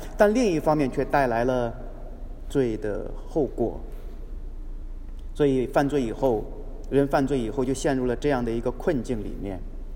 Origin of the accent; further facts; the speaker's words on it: North China, China; 当然，很小的时候在中国的北方也经历过一些大雪